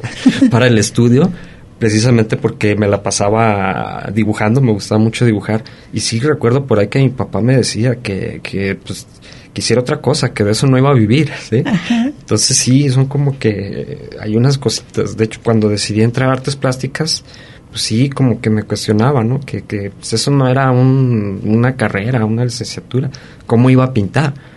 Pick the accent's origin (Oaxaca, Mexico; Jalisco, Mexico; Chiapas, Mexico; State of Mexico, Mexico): Jalisco, Mexico; Tonalá; also born or lived in Guadalajara; now in Colotlán, Mexico; Yo nací en Guadalajara, Jalisco, en 1971, pero mucha parte de mi vida la he radicado en la zona de Tonalá, y pues allí hice básicamente la mayoría de mi vida.